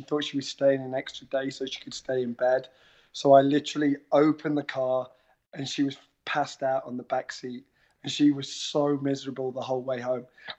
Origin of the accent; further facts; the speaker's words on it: England, United Kingdom; I'm an Englishman.